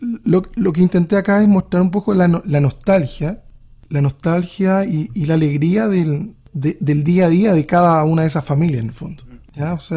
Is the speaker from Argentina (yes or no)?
no; Rancagua, O'Higgins, Chile; vino a desembocar en Rancagua, que es mi ciudad de origen, pero que tiene un pasar desde las montañas para mí.